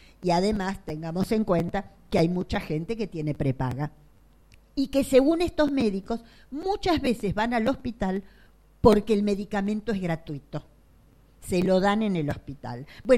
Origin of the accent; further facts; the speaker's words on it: Buenos Aires, Argentina; also born or lived in La Matanza; Yo soy de Mataderos. ¿Y vos? ¿Mataderos? Ah, de la Matanza. Bueno, yo viví muchos años en la Matanza, crié a mis hijos en la Matanza.